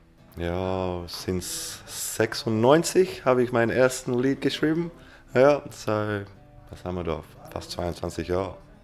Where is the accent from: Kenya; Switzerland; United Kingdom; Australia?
Australia; German is a second language; now in Biberach, Germany; ich wohne zu jetzt die letzte 2,5 Jahre in Deutschland. Ich wohne in Biberach. Ich komme aus Australien.